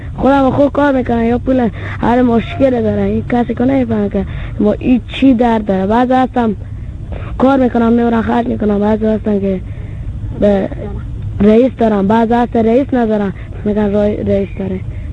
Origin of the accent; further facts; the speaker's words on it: Afghanistan; now in Iran; ما افغانی هستی. چهار نیم سالش پدرم اینجا هست.